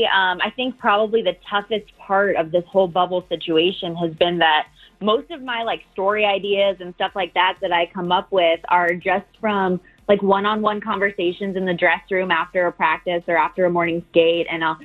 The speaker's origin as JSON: {"language": "English", "town": "Las Vegas", "region": "Nevada", "country": "United States", "tie": "born or raised there", "said": "Born and raised in Vegas. Went to Sig Rogich Middle School right next to Palo too."}